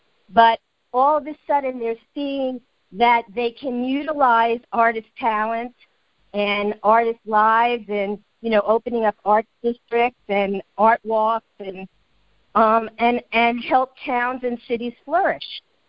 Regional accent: New York City, New York, United States; moved away as an adult; also born or lived in Israel; I'm originally from the East Village in New York in the heyday of the 80s and in 96 for a variety of reasons, but spiritual epiphany connection. I moved to Israel and lived there for over 18 years

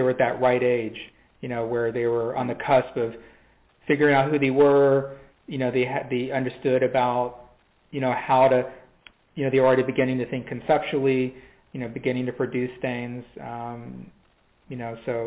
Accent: Louisville, Kentucky, United States; born there; now in California, United States; around the town where I was born. And this was in Louisville, Kentucky at the time. I'm kind of from the Southeast originally, but have been out here in Southern California since 1990.

